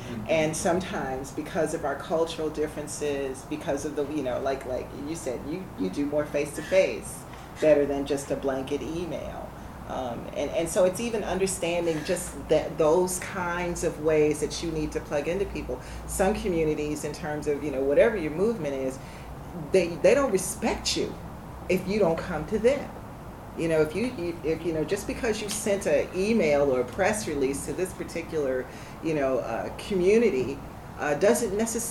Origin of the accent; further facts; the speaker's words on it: the South, United States; they needed to respect the fact that I was from the South